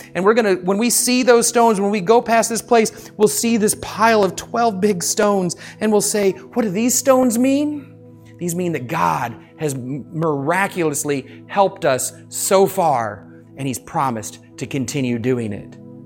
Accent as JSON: {"language": "English", "region": "Michigan", "country": "United States", "tie": "born or raised there", "said": "Well, I remember growing up in Michigan, there was this guy named Gary, and he would take this hiking trip every year or two."}